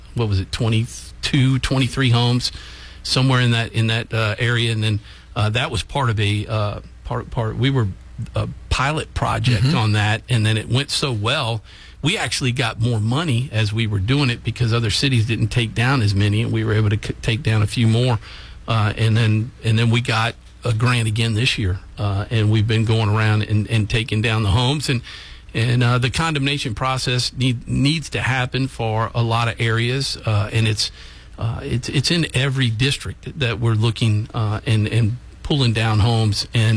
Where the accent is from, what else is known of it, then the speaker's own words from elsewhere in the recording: Pineville, United States; from being born and raised in Pineville.